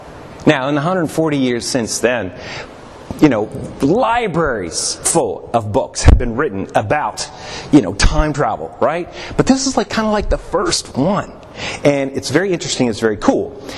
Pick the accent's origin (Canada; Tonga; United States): Canada; Now, I have to say, growing up in Canada, that when we studied English in middle school and in high school